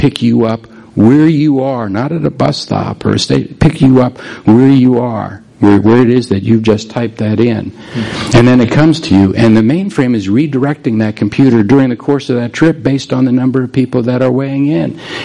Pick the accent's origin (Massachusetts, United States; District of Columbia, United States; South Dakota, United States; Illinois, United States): District of Columbia, United States; Washington; I grew up in Washington, D.C. They have a great metro system there.